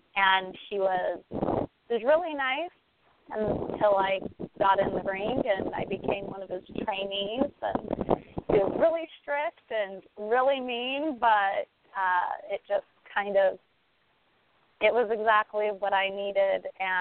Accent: Brazil; I'm from Brazil. Not a lot of people know this, so I speak Portuguese fluently.

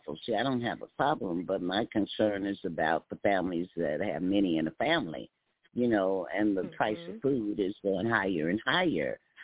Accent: Texas, United States; As a Texan, we do not eat sauce on our barbecue.

